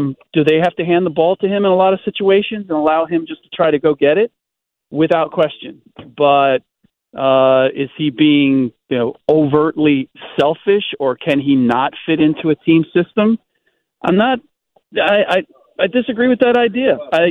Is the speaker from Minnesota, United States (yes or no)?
no; Cincinnati, Ohio, United States; I growing up in Cincinnati, the Bulls were kind of the closest team to me.